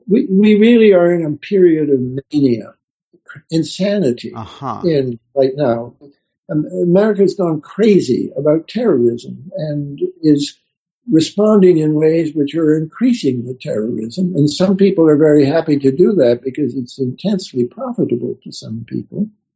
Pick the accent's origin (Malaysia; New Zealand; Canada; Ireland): Canada; now in Berkeley, United States; And I'm a Canadian, first of all.